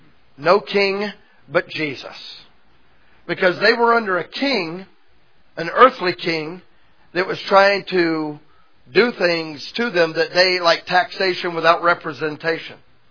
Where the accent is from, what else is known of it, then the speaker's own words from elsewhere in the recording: United States; I'm an American. I don't like that word.